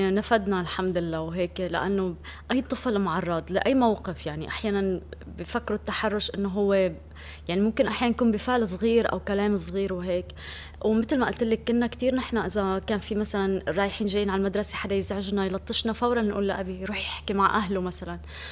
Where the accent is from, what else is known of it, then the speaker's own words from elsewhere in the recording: Syria; now in Lebanon; بس أنا لو رجعت على سوريا كمان أكيد، لأنه يعني حتى إذا بدي رحلك على جغرافيا والطقس، جو ضيعتنا كتير قاسي بالشتاء